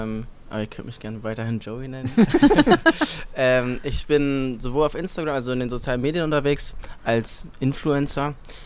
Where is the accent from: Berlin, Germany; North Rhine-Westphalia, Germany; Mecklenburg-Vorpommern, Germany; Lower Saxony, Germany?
Berlin, Germany; ich komme aus Berlin, aber ich habe mich jetzt diese Woche fest dazu entschieden, nach Köln zu ziehen